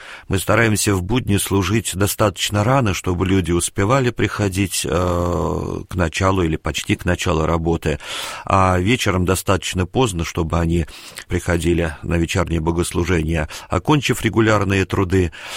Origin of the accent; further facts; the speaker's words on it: Moscow, Russia; Я москвич не в первом поколении. И всю свою сознательную жизнь прожил в Москве.